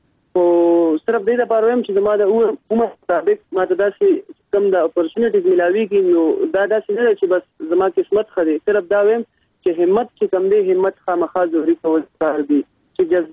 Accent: Mardan, Khyber Pakhtunkhwa, Pakistan; زه د مردان د سیمې سره تعلق لرم او موږ پښتانه یو.

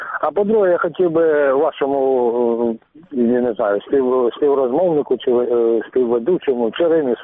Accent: Pervomaisk, Luhansk Oblast, Ukraine; я сам народився, виріс на Донбасі, отакі-такі речі я слухав у себе в рідному Первомайську.

